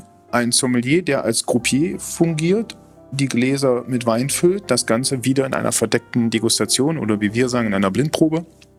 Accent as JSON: {"language": "German", "country": "Germany", "said": "Also wenn ich die Kollegen höre, die international noch mehr unterwegs sind, dann höre ich oft die Meinung, dass wir Deutschen doch recht weit hinten sind."}